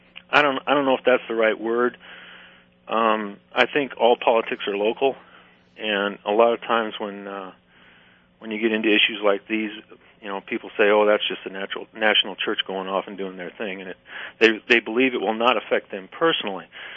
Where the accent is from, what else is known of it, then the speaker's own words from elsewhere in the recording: Moses Lake, Washington, United States; a couple miles away from my hometown here in Moses Lake, Washington